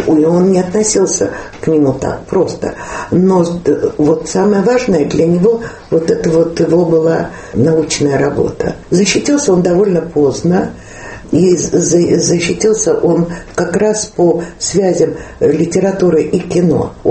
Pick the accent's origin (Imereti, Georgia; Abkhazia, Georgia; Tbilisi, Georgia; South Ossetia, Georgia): Tbilisi, Georgia; я сама не из Москвы, я и из Тбилиси.